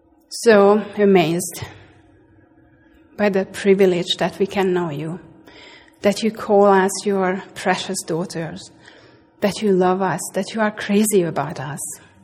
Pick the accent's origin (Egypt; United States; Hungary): Hungary; accent: Hungarian; English is a second language; I'm Hungarian. I grew up in a communist country. Oh, that's why you probably don't know where my accent is from. It is from Hungary. So I grew up in a communist country.